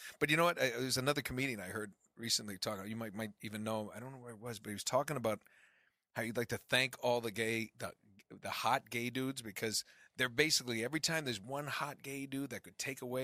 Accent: East Coast, United States; I'm from the East Coast, so can I ask you a quick question?

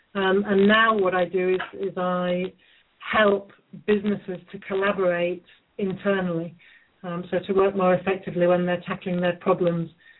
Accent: England, United Kingdom; I'm an English novelist.

